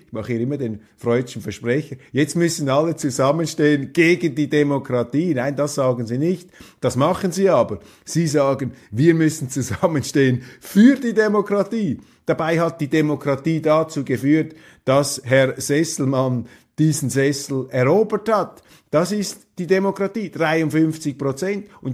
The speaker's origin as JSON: {"language": "German", "country": "Switzerland", "said": "Also ich finde das als Schweizer einen ungeheuerlichen Satz"}